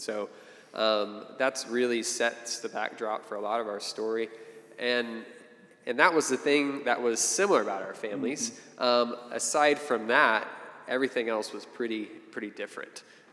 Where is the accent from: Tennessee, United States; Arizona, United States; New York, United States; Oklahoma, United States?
Oklahoma, United States; Oklahoma City; I grew up in Oklahoma City here, probably third generation Oklahoma Cityan, so just this is where my roots are.